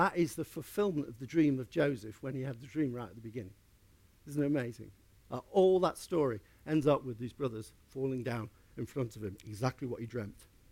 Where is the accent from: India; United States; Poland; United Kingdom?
United Kingdom; Yorkshire and the Humber; I'm a Yorkshireman.